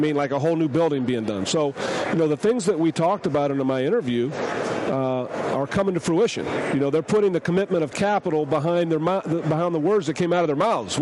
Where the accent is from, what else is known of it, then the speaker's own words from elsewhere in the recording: Hayward, California, United States; I grew up in Hayward. I grew up, you know, 10 minutes away.